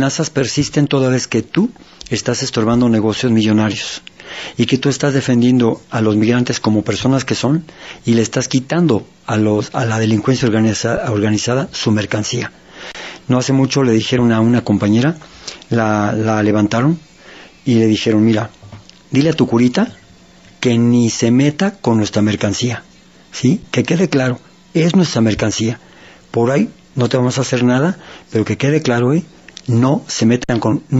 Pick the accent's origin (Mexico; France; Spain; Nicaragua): Mexico; ese rostro humano que tenemos nosotros como mexicanos.